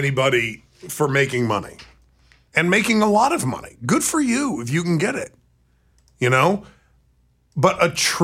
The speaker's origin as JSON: {"language": "English", "country": "United States", "said": "I'm an American and I can spell the Louvre."}